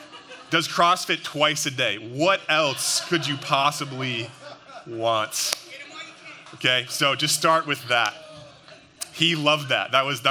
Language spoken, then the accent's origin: English; New Jersey, United States; I grew up in New Jersey. My dad is from New Hampshire, though, so he raised us to be all New England sports fans.